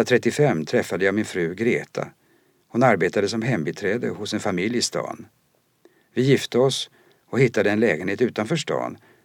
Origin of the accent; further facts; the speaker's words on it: Nyköping, Södermanland, Sweden; born there; Jag föddes i Nyköping 1914.